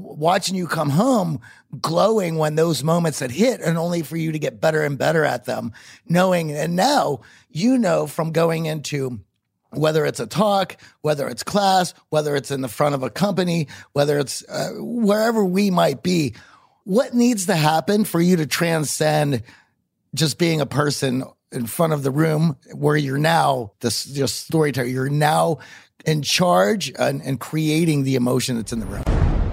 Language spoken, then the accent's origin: English; Pittsburgh, Pennsylvania, United States; So at least for me, I grew up in Pittsburgh, and you know that.